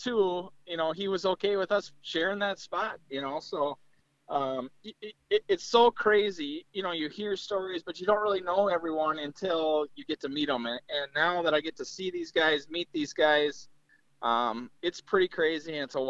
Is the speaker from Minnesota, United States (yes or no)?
yes; Alexandria, Minnesota, United States; Minnesota, on the Alexandria chain of lakes there. You know, me and my brother were definitely spoiled. We grew up on Lake Carlos